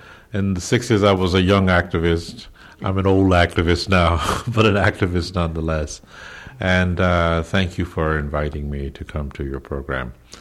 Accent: Baton Rouge, Louisiana, United States; I'm from Louisiana. I was born in Baton Rouge and raised in Baton Rouge.

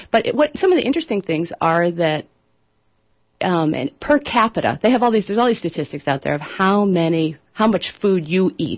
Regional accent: Evanston, Illinois, United States; moved away as an adult; also born or lived in Chicago; I grew up in Chicago, just north of Chicago in Evanston, Illinois. And when I came out to the Northwest in about 1980

